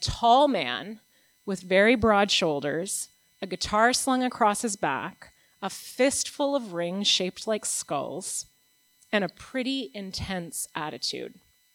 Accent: Toronto, Ontario, Canada; And just so you know a little bit about me, I was born here in Toronto at St. Michael's Hospital, grew up here, born and raised.

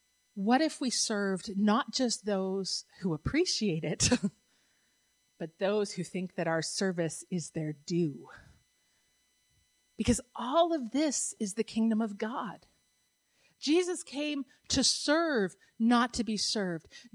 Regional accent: Canada; I've been thinking a lot about how intertwined my cultural experience as a Canadian is

